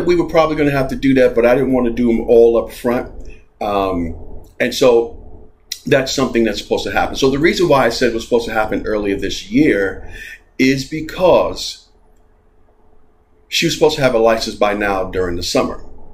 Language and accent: English; New York, United States; accent: New York; I just realized I was editing a video for the adventure show on Friday, and I realized my New York accent popped out because it was a video clip of the podcast